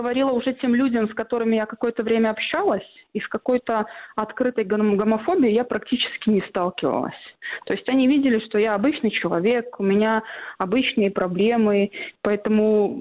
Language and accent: Russian; Belarus; Но и за это я, как белоруска, очень благодарна, потому что дома в Беларуси у меня и такой возможности не было.